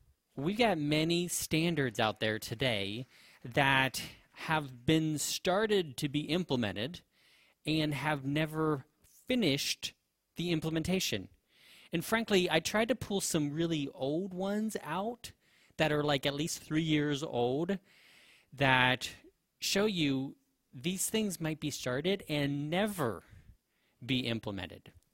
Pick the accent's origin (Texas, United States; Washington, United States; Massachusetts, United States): Texas, United States; Okay, and I'm from Texas, so I feel quite qualified to talk about cows and cow paths.